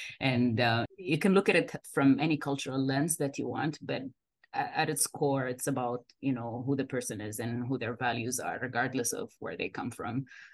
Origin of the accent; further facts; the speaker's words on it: Saudi Arabia; now in Canada; The same in the Middle East. I grew up in Saudi Arabia.